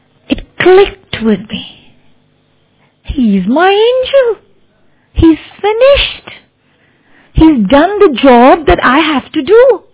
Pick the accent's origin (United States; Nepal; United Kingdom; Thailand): Thailand; 5 year old child being from Thailand, I'm from Thailand